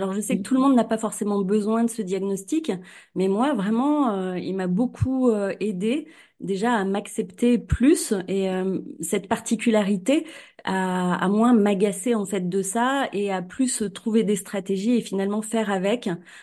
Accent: Cournon-d'Auvergne, Auvergne-Rhône-Alpes, France; À Clermont-Ferrand, à Cournon d'Auvergne. Donc voilà, c'est un petit coin bien sympathique.

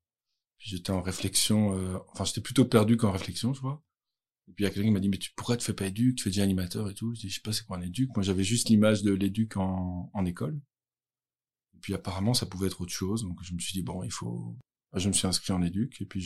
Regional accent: Brussels, Belgium; suis un être humain de 32 ans, bientôt 33. Je suis papa de deux enfants. J'habite à Pontassel. Je suis originaire de Bruxelles.

